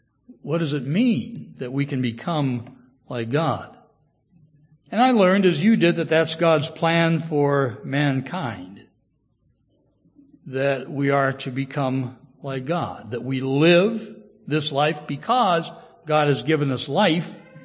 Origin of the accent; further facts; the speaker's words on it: Ohio, United States; When I was growing up in Ohio as a young boy back in the 1950s